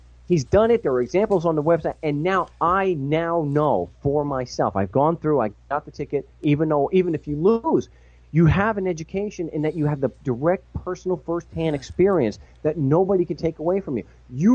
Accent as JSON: {"language": "English", "region": "New York", "country": "United States", "said": "I'm a schmuck from Long Island."}